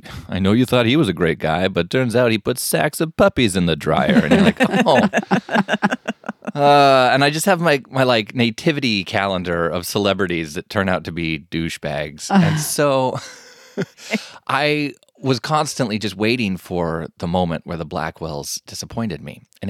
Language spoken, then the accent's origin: English; Spokane, Washington, United States; also born or lived in Leavenworth / Tri-Cities; I am a Pacific Northwest guy. I grew up in Spokane and Leavenworth, and then eventually went to high school in the Tri-Cities. So I'm very much Eastern Washington.